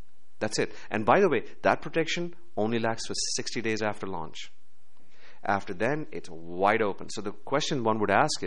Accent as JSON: {"language": "English", "country": "Pakistan", "said": "I come from Pakistan."}